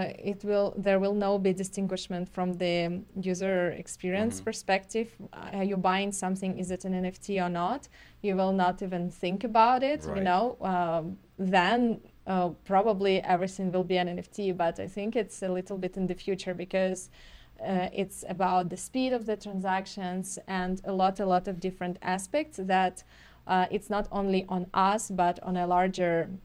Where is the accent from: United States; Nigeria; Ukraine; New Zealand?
Ukraine; We are both from Ukraine.